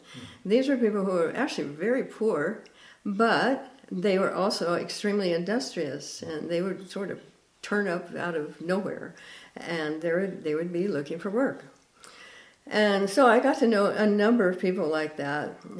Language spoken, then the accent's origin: English; California, United States; I was born in California, along with my entire family of generations, I'm not sure what. But we lived in this the Central Valley, which is the sort of the big fruit bowl